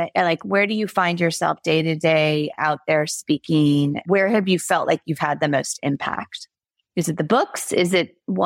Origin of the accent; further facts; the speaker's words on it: Los Angeles, California, United States; also born or lived in Georgia; I mean, I grew up in Los Angeles and we had an oak in our front yard